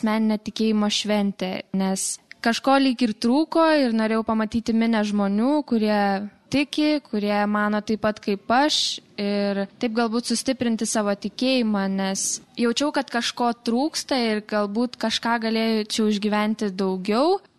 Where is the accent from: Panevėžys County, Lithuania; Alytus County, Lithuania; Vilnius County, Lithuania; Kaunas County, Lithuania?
Kaunas County, Lithuania; Kaišiadorys; aš esu iš Kaišėdorių, Kaišėdorių parapijos.